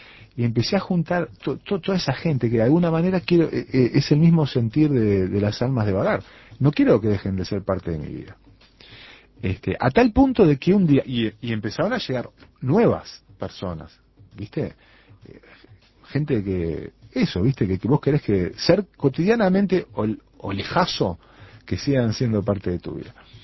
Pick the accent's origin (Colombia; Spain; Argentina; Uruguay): Uruguay; me tomé el Hércules y me fui a conocer ese pedazo de Uruguay